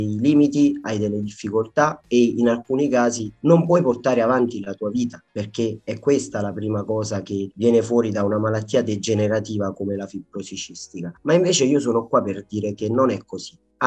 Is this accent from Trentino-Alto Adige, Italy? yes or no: no; Molise, Italy; soprattutto nella mia terra, il Molise, la fibrosi cistica è una malattia poco conosciuta.